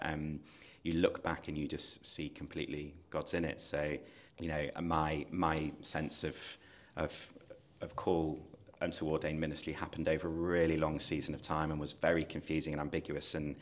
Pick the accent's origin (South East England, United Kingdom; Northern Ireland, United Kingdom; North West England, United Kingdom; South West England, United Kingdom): North West England, United Kingdom; Manchester; me coming home to my hometown of Manchester, where I'd grown up.